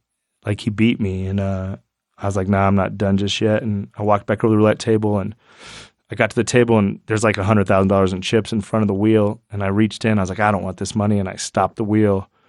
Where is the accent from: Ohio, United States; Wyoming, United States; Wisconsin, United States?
Wyoming, United States; I was like, "I'm from Wyoming, sir."